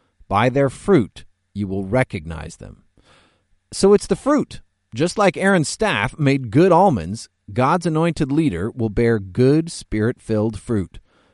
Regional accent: United States; As an American, I grow a little concerned about the unending grumbling about our national leaders.

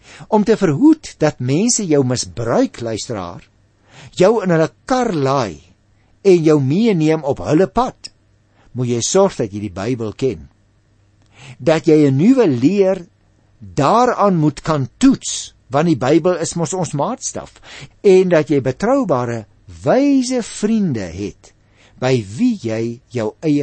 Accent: Paarl, Western Cape, South Africa; ek het natuurlik 'n Boerandse agtergrond. Ek is gebore en grootgeword in die Parel. Ek het op Stellenbosch studeer.

